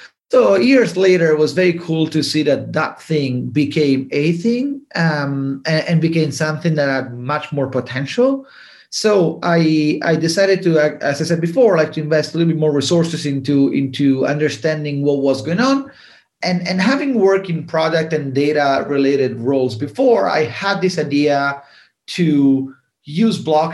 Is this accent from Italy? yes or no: yes; Italy; English is a second language; moved away as an adult; also born or lived in United Kingdom; now in United States; And I moved to California from Italy via the UK to get my MBA at UC Berkeley.